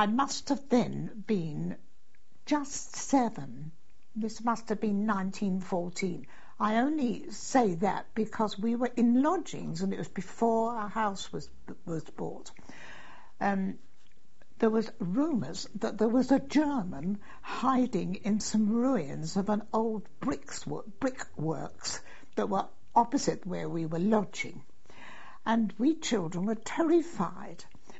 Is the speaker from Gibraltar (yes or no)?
yes; Gibraltar; born there; I was born in Gibraltar in 1907 because my father was of Sheerness Dockyard.